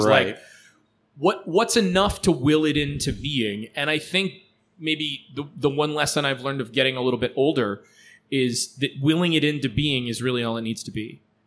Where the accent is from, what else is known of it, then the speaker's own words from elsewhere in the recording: Lansing, Michigan, United States; I grew up around Lansing, Michigan. Lansing. Yep.